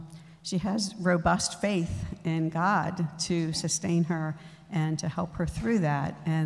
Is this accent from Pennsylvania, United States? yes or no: yes; Pennsylvania, United States; now in Texas, United States; And this sounds weird, but I'm from Texas. So